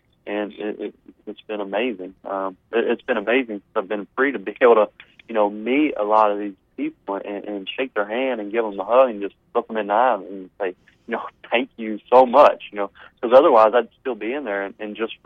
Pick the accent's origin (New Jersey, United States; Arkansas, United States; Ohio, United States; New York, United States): Arkansas, United States; I was actually having my girlfriend Holly, we're both from Arkansas